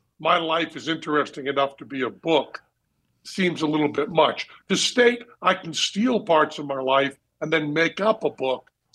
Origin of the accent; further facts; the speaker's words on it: Greenfield, Massachusetts, United States; I'm from Greenfield, Massachusetts, and I lived about 2 years, 2.5 years on the road, just hitchhiking, sleeping rough, as they say, hopping trains.